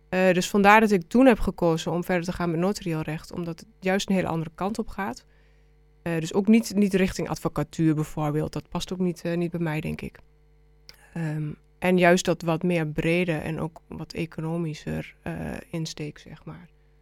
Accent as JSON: {"language": "Dutch", "town": "Vriezenveen", "region": "Overijssel", "country": "Netherlands", "said": "Mijn vader was vroeger een melkveehouder. Dus ik woon ook nog steeds eigenlijk in het buitengebied van Vriezenveen."}